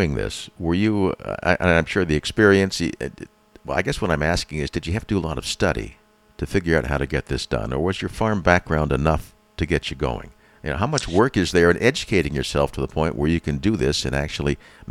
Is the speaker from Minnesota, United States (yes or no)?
yes; Duluth, Minnesota, United States; and I was raised in Duluth, but not on a farm. In fact, I've had no farm experience.